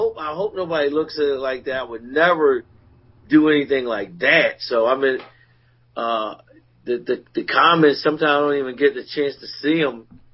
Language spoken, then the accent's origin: English; Philadelphia, Pennsylvania, United States; I'm like, I'm from Philly.